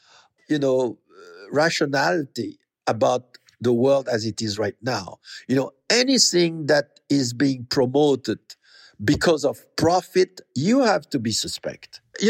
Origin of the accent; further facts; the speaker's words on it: Haiti; through the fact that I came from Haiti, a country which is very aware of its history, I knew to make the difference.